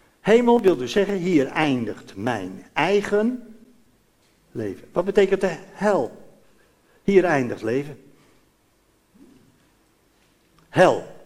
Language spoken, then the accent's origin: Dutch; Amsterdam, North Holland, Netherlands; ik denk altijd als ik op 4 mei zit als Amsterdammer